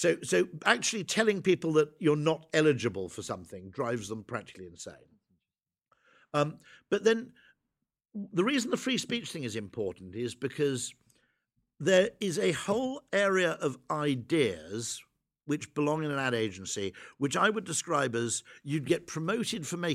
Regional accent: Llanbadoc, Wales, United Kingdom; born there; I was born in Llanbadoc, which is just outside Usk.

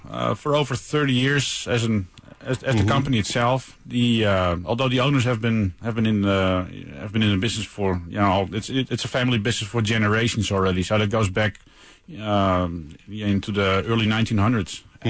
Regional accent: Netherlands; The area where I grew up in, there's a lot of flower bulb farms.

